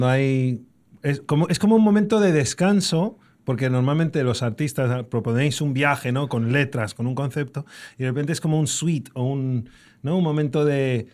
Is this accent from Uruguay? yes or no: no; Torremolinos, Andalusia, Spain; Yo soy malagueño, Torremolinos, vivo